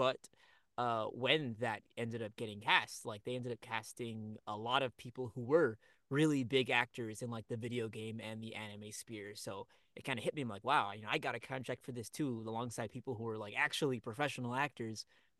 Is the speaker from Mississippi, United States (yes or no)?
no; Miami, Florida, United States; also born or lived in Brooklyn, United States; So I grew up in Miami, Florida. So that's where I did all my schooling. I was born in Brooklyn, but grew up for the most part in Miami.